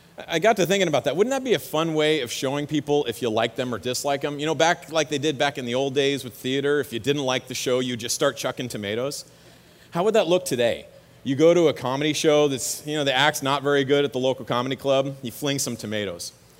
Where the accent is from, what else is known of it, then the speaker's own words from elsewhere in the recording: Newbury Park, California, United States; So let me just share a little bit about me. I grew up in Newbury Park.